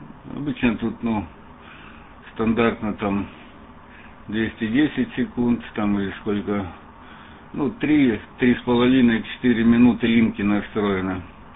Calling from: Antwerp, Flanders, Belgium; я сейчас работаю из Бельгии, бельгийским, ОН-6 ФМ. … Антверпен, север Бельгии, 40 километров на север от Брюсселя.

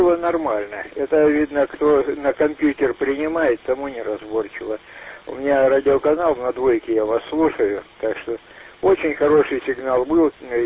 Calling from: Taishet, Irkutsk Oblast, Russia; город Тайшет.

